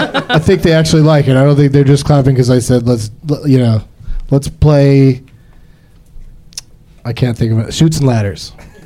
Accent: California, United States; I grew up in Southern California.

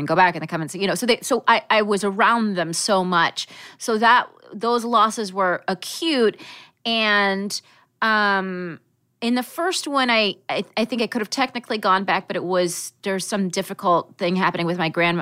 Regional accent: United States; born there; I was born in the United States, as … would say. But my parents immigrated from Iran

